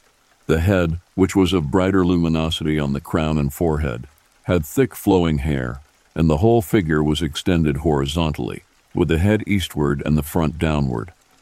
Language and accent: English; Dayton, Ohio, United States; born there; I was born in 1976 in Dayton, Ohio, and shared a room with my brother for several years.